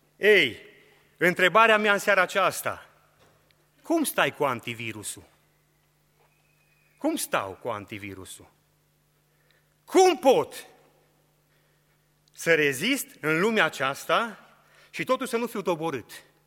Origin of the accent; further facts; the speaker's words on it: Romania; Eu am crescut în România la țară.